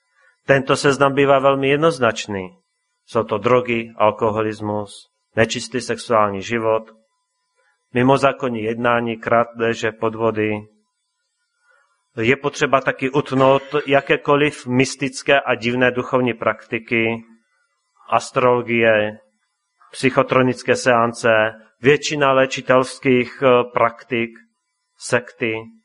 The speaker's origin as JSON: {"language": "Czech", "town": "Martin", "region": "Žilina Region", "country": "Slovakia", "tie": "born or raised there", "said": "já jsem pocházel z Martina, pocházím, tam jsem se narodil"}